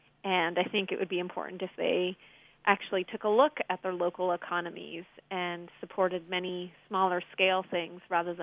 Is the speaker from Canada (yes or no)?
yes; Belmont, Nova Scotia, Canada; I'm from the community next door to DeBert. I'm from Belmont, Nova Scotia.